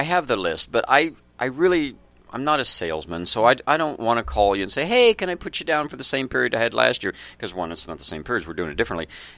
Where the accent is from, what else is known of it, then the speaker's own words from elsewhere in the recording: Iowa, United States; It's cold, but hey, you know, we're from Iowa, it's always cold.